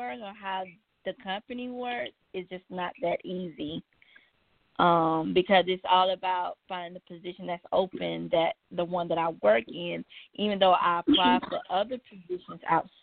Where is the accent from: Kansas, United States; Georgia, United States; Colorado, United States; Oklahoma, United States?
Georgia, United States; I'm from Georgia.